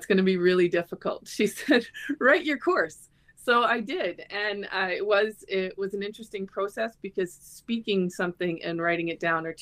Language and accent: English; Cochrane, Ontario, Canada; now in Porcupine, Canada; Yep, I'm born and raised in Cochrane in the same house my father was raised in.